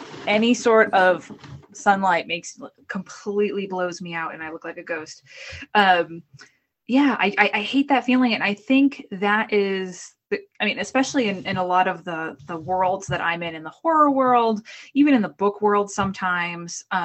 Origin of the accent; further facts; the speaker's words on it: Boston, Massachusetts, United States; accent: Boston; I'm from the Boston area. I have an awful accent.